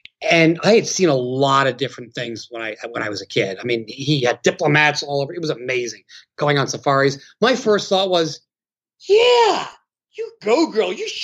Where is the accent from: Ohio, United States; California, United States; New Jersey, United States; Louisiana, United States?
New Jersey, United States; Like, I grew up overseas, right? I'm from New Jersey, but my father ran safaris.